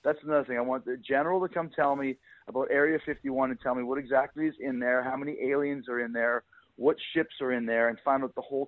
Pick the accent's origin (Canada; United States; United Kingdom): Canada; growing up in Canada